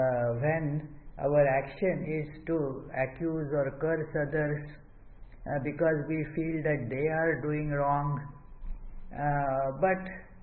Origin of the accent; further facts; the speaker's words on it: North Carolina, United States; oh, you don't remember me from, I am from North Carolina.